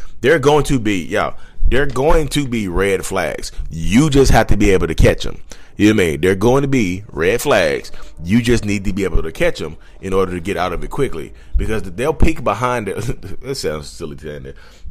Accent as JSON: {"language": "English", "town": "Reidsville", "region": "North Carolina", "country": "United States", "said": "You know, I'm from Reedsville, North Carolina."}